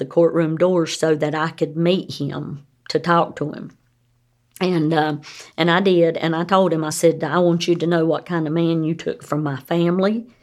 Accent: North Carolina, United States; And I'm from North Carolina

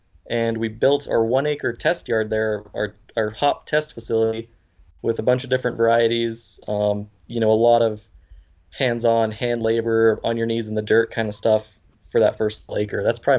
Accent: Montana, United States; I grew up here in the Gallatin Valley, just south of Bozeman, Montana, on a small farm, kind of working for my dad.

